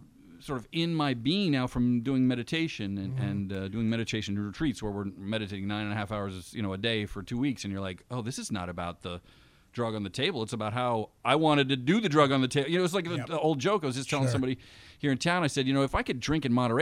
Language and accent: English; West Point, New York, United States; born there; You know, I was born in West Point, New York. Like I said before, my dad was a West Pointer.